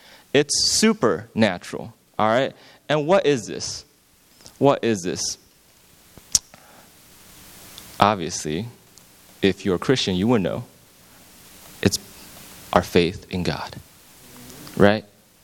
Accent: New York, United States; growing up in Rochester, Troy, this area, right? Going to good schools, having the friends in this area, this safe place

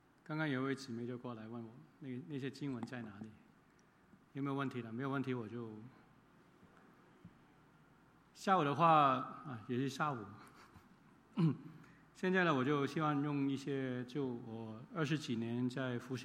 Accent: Hong Kong; 那另外一个事情呢，就我是香港来的

